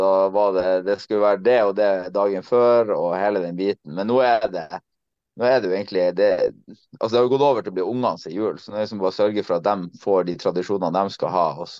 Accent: Tromsø, Troms, Norway; så de skulle få jul hjemme i Tromsø.

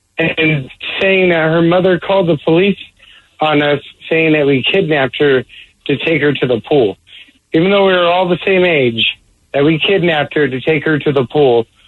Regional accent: California, United States; I grew up in California, so it's not like inside like it is here.

